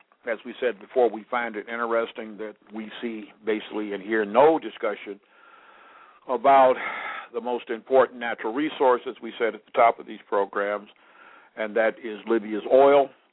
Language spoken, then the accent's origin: English; United States; And it is really sad because I can well remember, as an American, that we heard the same kind of rhetoric a decade ago